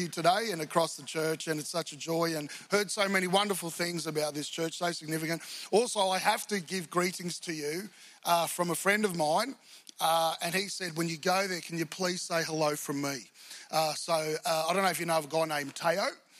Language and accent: English; Melbourne, Victoria, Australia; now in Gold Coast, Australia; I live in Queensland, and I'm not originally from Queensland, actually. I'm originally from Melbourne, and so just, you know, basically just another Victorian living on the Gold Coast.